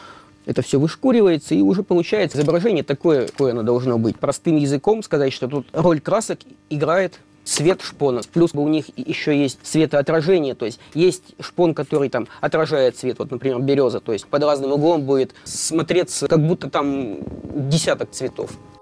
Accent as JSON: {"language": "Russian", "town": "Kirov", "region": "Kirov Oblast", "country": "Russia", "tie": "born or raised there", "said": "Сам я коренной уроженец Вятки. Все мои предки родились здесь."}